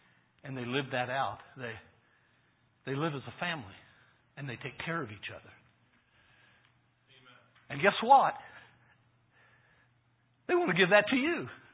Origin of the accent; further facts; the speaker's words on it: Arkansas, United States; I mean, it's not like we were somebody that had been raised in Holmes County, you know? I mean, we're from Arkansas.